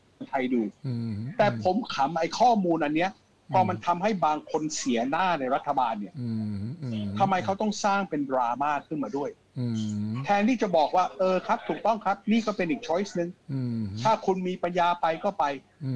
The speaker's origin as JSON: {"language": "Thai", "country": "United States", "tie": "born or raised there", "lives_now": "Thailand", "said": "หลายคนรู้ว่าผมเป็นคนที่มาโตที่อเมริกา"}